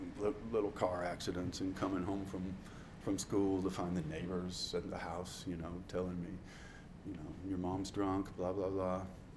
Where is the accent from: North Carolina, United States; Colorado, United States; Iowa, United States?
Colorado, United States; Denver; born there; I was born in 1967, in November of 1967. I was born in Denver, Colorado.